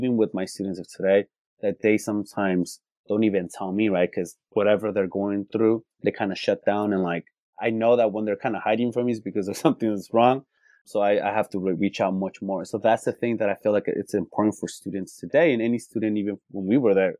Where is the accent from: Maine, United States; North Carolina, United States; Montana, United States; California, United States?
California, United States; Born and raised in California. My parents are Mexicanos and first generation here in this country.